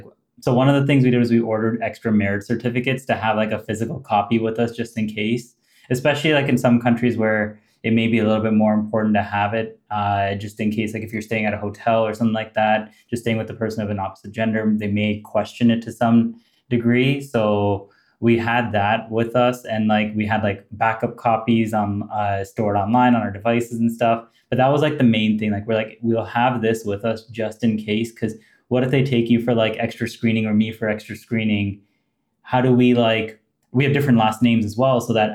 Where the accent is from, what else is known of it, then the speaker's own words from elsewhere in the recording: Canada; born there; And so it's like, I was born here. Like, I have heritage from India, but it's like, it's really hard